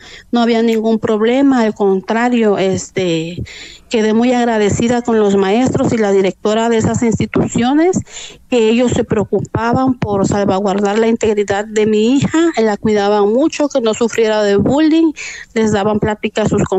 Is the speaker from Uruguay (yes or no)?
no; San José Manialtepec, Oaxaca, Mexico; also born or lived in Nuevo León; nosotros somos originarias de esta comunidad de San José Manialtepec. Lamentablemente por cuestiones de trabajo tuvimos que salir al estado de Nuevo León